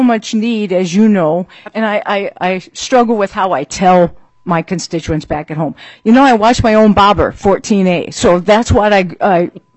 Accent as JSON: {"language": "English", "town": "St. Cloud", "region": "Minnesota", "country": "United States", "said": "I'm from St. Cloud. I represent St. Cloud, a very dynamic community and growing."}